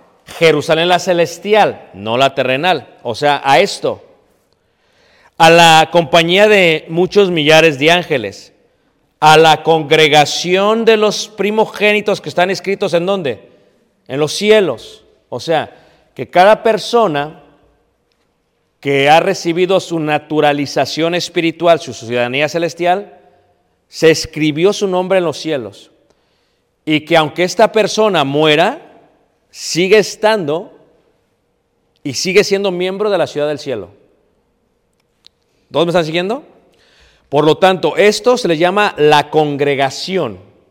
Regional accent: Mexico; now in Elgin, United States; Yo soy mexicano.

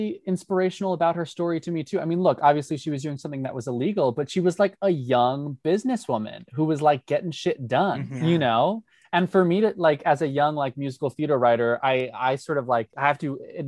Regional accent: New York, United States; because I grew up on Long Island. So I would come in on the Long Island Railroad at the crack of dawn

